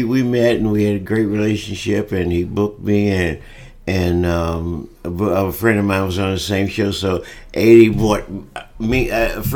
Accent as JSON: {"language": "English", "town": "Welch", "region": "West Virginia", "country": "United States", "tie": "born there", "said": "I was born in Welch, West Virginia, a little coal mining town."}